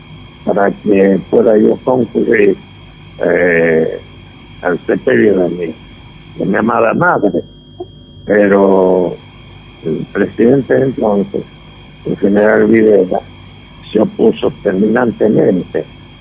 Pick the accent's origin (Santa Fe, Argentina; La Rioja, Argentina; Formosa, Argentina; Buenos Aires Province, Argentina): La Rioja, Argentina; born there; de la provincia donde yo nací, que es esa provincia, La Rioja, mi tierra, que tanto amo.